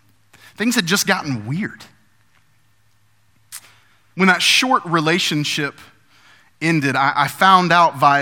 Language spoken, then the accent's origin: English; Dayton, Ohio, United States; I grew up in Dayton, Ohio, and I went to a fairly large high school just outside of Dayton.